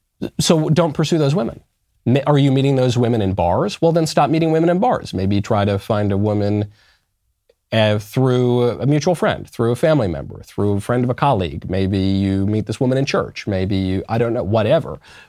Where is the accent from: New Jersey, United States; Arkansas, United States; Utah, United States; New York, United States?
New York, United States; New York City; Look, I'm a New Yorker. New York's a very expensive place.